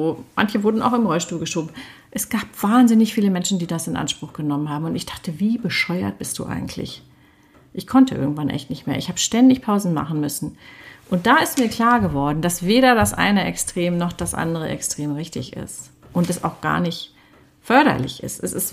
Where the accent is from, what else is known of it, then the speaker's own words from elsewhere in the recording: Hanover, Lower Saxony, Germany; Ich bin aus meiner Heimatstadt Hannover dahin geflogen